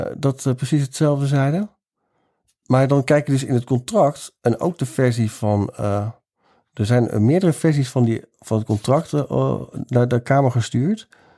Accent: Gelderland, Netherlands; Ik kom uit de Achterhoek waar gewoon een zandpad aan het einde van de weg lag.

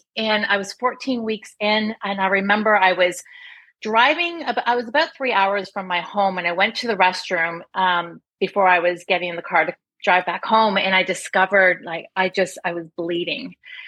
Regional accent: Canada; I'm from Canada.

